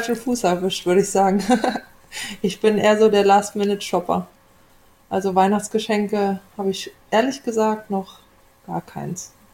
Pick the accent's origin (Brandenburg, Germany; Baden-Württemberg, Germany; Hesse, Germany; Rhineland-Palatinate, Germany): Brandenburg, Germany; Potsdam; Ich komme ja aus Potsdam. Das ist eine ganz andere Gegend.